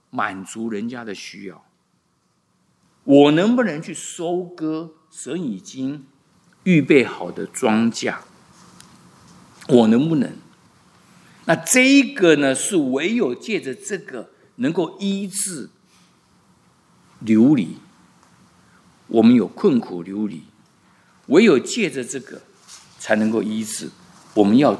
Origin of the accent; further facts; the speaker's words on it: China; 就是我们中国人讲五子登科哈